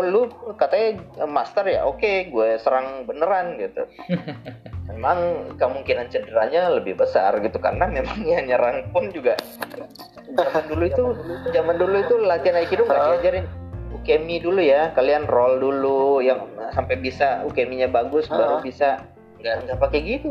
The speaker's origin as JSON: {"language": "Indonesian", "region": "West Sumatra", "country": "Indonesia", "said": "termasuk dari kampung saya di Sumatera Barat itu"}